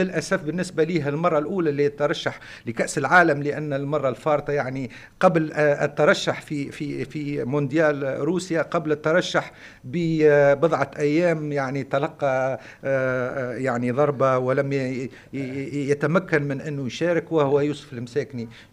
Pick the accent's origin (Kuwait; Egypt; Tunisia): Tunisia; وبالنسبة لي أنا كتونسي لا أفاضل ما بين اللاعبين التونسيين